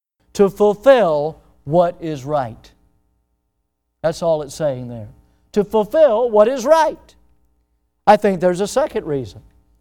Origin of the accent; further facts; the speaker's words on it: Florida, United States; Where are you from? I'm from Florida. You know, I'd be out of place.